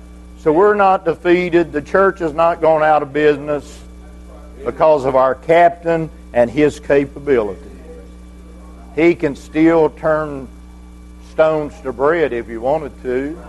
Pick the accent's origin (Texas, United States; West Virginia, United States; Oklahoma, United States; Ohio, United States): West Virginia, United States; born there; I was born in West Virginia in the night at about 10 o'clock at night, but I ain't been in the dark all my life.